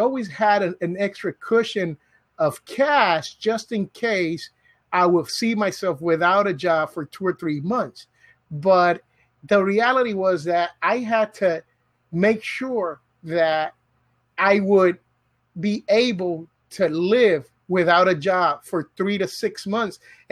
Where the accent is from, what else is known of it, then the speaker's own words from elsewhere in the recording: Jersey City, New Jersey, United States; also born or lived in Bronx / Puerto Rico; And I'm actually originally from Jersey City, New Jersey. And I lived a few years in the Bronx